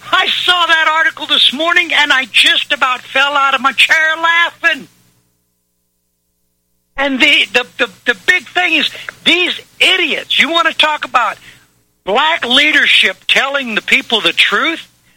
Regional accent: Georgia, United States; because I'm originally from Georgia.

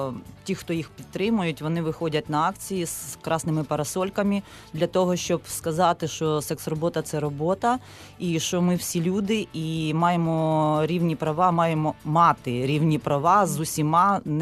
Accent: Kropyvnytskyi, Kirovohrad Oblast, Ukraine; я сама з Кропивницького, колишнього Кіровограду

